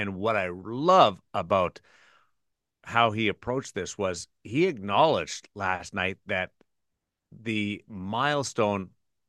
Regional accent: Brandon, Manitoba, Canada; I'm from Brandon

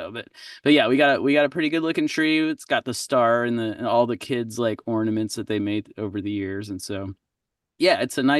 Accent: Texas, United States; moved away; My dad got transferred. I grew up in Texas. We were moving to Florida.

